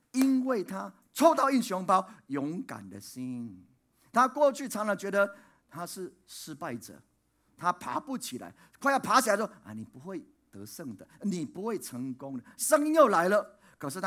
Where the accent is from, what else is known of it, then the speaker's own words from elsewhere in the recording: Puli, Nantou County, Taiwan; 我记得有一年呢暑假呢，我就回到我的家乡埔里去了。